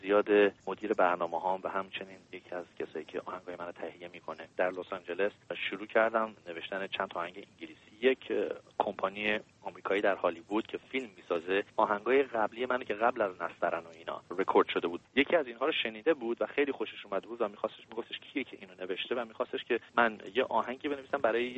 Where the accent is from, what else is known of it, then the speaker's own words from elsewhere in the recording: Iran; من واقعا فکر میکنم به عنوان یک ایرانی و خواننده هنرمند ایرانی،